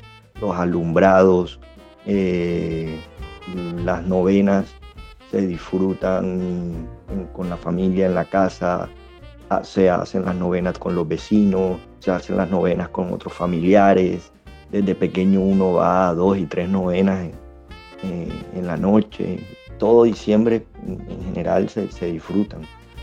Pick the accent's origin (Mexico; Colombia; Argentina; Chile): Colombia; Barranquilla, Atlántico; Soy de Barranquilla, en el departamento del Atlántico.